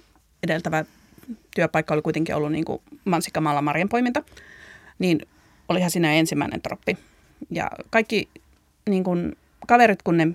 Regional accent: Northern Finland, Finland; moved away as an adult; No, parikymppisenä mä muutin tuolta Pohjois-Suomesta niin kuin pääkaupunkiseudulle, tai itse asiassa mä olin 18, kun mä muutin.

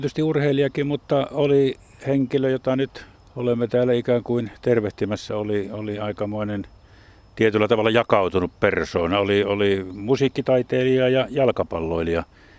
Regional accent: Jyväskylä, Central Finland, Finland; olen Jyväskylästä kotoisin.

